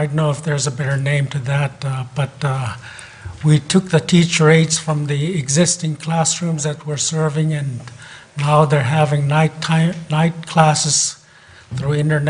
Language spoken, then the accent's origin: English; Chevak, Alaska, United States; from Chivac. I represent Kashinimi School District.